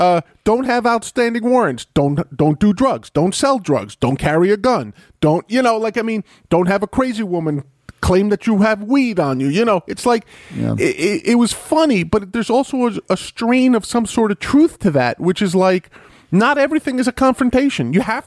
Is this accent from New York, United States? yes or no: yes; New York, United States; And I grew up in the Bronx, ladies and gentlemen. I grew up in rough neighborhoods, the Bronx, Washington Heights. If you're from New York, you kind of know these areas